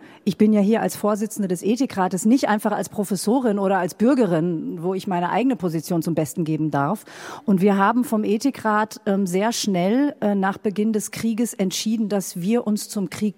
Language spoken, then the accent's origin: German; Ibbenbüren, North Rhine-Westphalia, Germany; also born or lived in Osnabrück; Richtig, ich bin in Osnabrück geboren, aber ich komme aus Ibbenbüren.